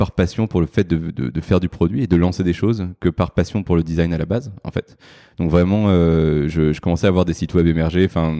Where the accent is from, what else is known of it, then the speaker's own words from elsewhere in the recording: Paris, Île-de-France, France; Je suis un Français et Parisien pur souche.